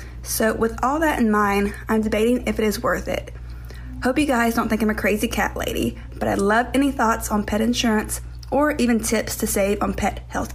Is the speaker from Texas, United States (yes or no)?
yes; Houston, Texas, United States; I'm from Houston, Texas.